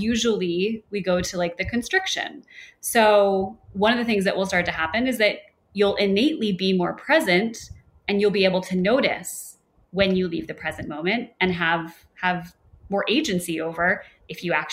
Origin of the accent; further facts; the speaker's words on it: New York, United States; I'm also from New York.